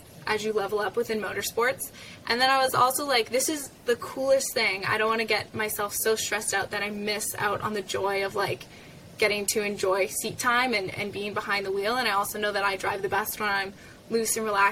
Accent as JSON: {"language": "English", "town": "Ottawa", "region": "Ontario", "country": "Canada", "tie": "born or raised there", "said": "I was working for this driver development company that does like simulator work and stuff in Ottawa, my hometown."}